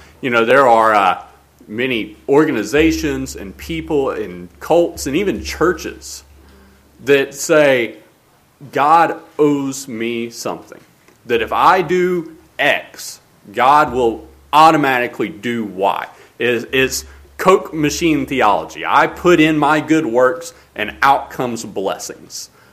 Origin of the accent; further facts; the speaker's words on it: Alabama, United States; I'm from Alabama, if you are guests with us, if you can't tell by this accent.